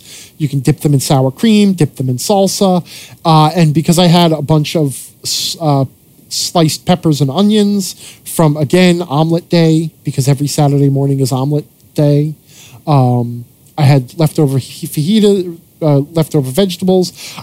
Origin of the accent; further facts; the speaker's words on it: Long Island, New York, United States; where I grew up on Long Island in New York, which is a very dense suburb of New York City, the only place to get donuts was Dunkin' Donuts.